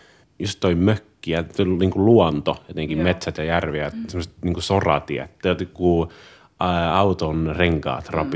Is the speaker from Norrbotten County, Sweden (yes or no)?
no; Upplands Väsby, Stockholm County, Sweden; born there; now in Stockholm, Sweden; Mä oon 30-vuotias toimittaja. Ja mä oon syntynyt myös Upplands Väsbyssä, joka on semmoinen lähiö Tukholman lähellä. Mä asun tänä päivänä Tukholmassa.